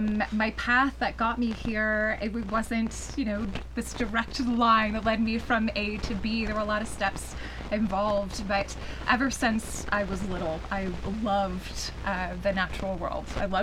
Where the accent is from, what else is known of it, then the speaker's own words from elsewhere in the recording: Texas, United States; So growing up in Texas, I got to experience visiting the ocean on a pretty regular basis.